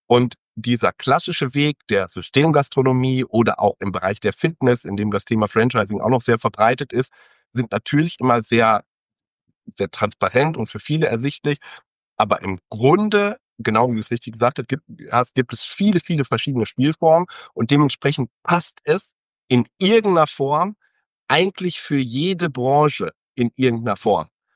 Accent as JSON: {"language": "German", "region": "North Rhine-Westphalia", "country": "Germany", "tie": "born there", "lives_now": "Cologne, Germany", "said": "Ich bin 39 Jahre alt, gebürtiger Ostwestfale, jetzt seit Jahren Wahlkölner"}